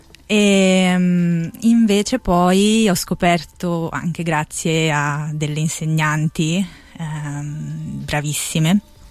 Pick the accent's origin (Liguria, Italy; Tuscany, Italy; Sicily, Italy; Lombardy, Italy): Tuscany, Italy; Florence; perché poi da buona fiorentina